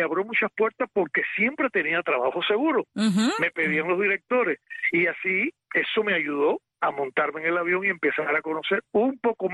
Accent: Cuba; moved away; mi tía fue una presa política, que yo la vi de chiquito en Cuba

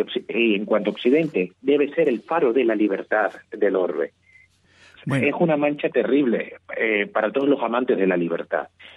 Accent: Venezuela; me incluyo allí, no solo como venezolanos, sino como hispanos

